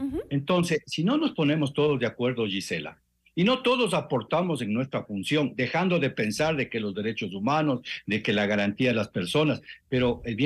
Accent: Ecuador; Ya no sé cómo somos los ecuatorianos tan resilientes

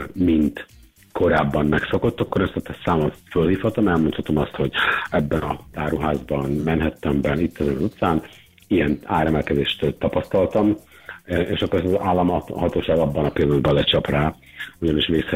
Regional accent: Cegléd, Pest, Hungary; Én egy kisvárosból származom, Ceglédről egyébként

